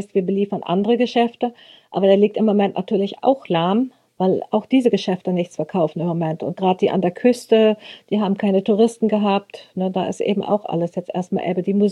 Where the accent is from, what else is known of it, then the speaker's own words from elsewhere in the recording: Rössing, Lower Saxony, Germany; Ich komme aus Rössing, so heißt unser Dorf.